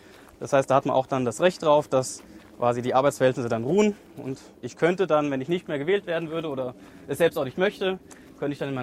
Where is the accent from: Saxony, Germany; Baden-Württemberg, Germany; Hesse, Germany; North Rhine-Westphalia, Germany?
Hesse, Germany; Bad Endbach; Ich komme hier aus dem Ortsteil von der Gemeinde Bad Endbach, dem Ortsteil Bottenhorn, eins der Bergdörfer hier bei uns und genau, da komme ich her, da wohne ich